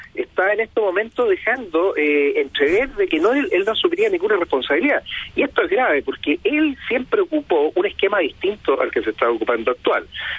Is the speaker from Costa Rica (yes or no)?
no; Valparaíso, Chile; born there; soy nacido en Valparaíso